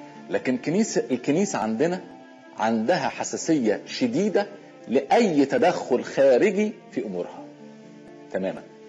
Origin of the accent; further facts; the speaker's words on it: Egypt; جت رهبنت عندنا في مصر